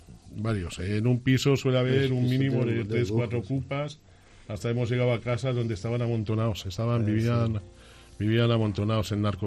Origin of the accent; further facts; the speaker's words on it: Catalonia, Spain; La verdad, si lo miramos como buen catalán que soy, la pela es la pela.